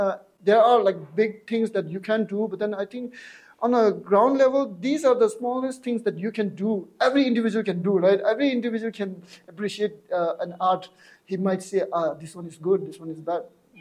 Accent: Tibet, China; moved away; because when we came first from Tibet in exile, our main focus was not about doing artworks or something like that, right?

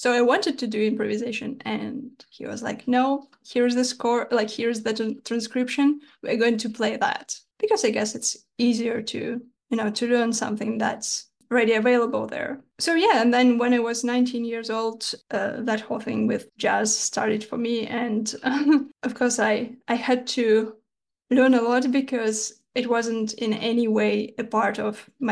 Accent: Yekaterinburg, Sverdlovsk Oblast, Russia; English is a second language; I would say there are a lot of jazz players in Russia, and I would say in the city I grew up in Yekaterinburg.

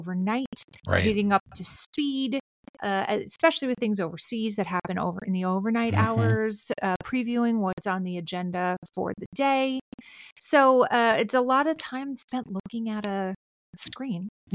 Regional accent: Minnesota, United States; accent: Minnesota; And am I reading in my Minnesota accent?

